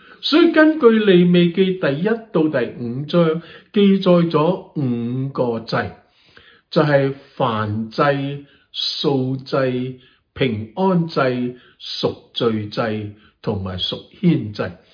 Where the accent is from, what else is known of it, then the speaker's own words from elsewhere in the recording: China; 我们中国人很喜欢杀鸡还神